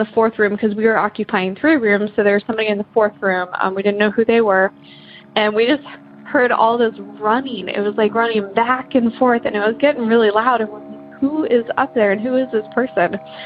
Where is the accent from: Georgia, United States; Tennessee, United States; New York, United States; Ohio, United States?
Ohio, United States; Columbus; I'm from Columbus, Ohio.